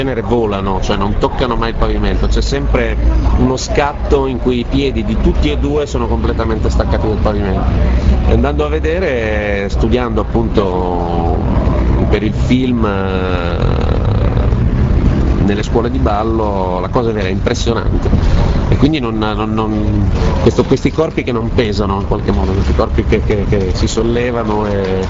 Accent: Emilia-Romagna, Italy; Io e Fabio siamo romagnoli

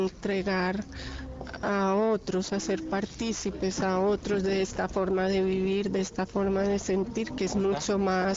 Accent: Medellín, Antioquia, Colombia; now in Bogotá, Colombia; yo nací en Medellín, una ciudad de Colombia. Viví mi infancia y mi parte de mi adolescencia en Medellín. Y después me fui a vivir a Bogotá, en donde estudié psicología

